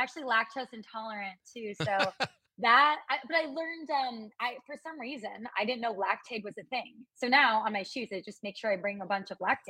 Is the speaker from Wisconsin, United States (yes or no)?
yes; Random Lake, Wisconsin, United States; now in Milwaukee, United States; I grew up in Random Lake, Wisconsin. Have you heard of Random Lake?